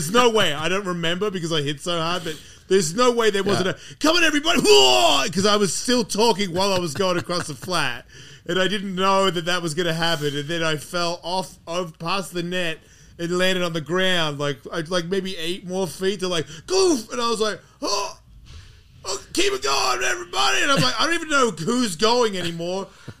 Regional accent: Australia; I'm Australian, sorry.

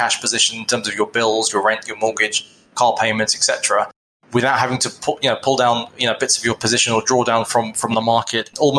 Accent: United Kingdom; I'm from the United Kingdom. I'm only 37 at the moment

